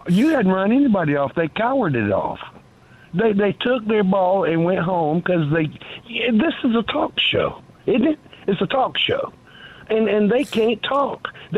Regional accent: East Coast, United States; But I'm from East Coast. You know, I'm OG.

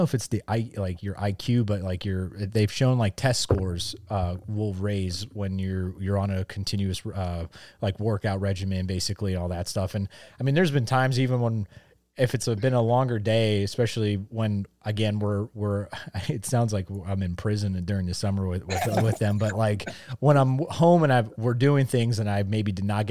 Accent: Pennsylvania, United States; born or raised there

